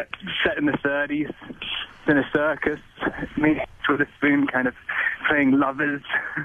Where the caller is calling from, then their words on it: Canada; I'm calling from somewhere in the middle of nowhere in Canada, in a big pile of mud and rain and cold.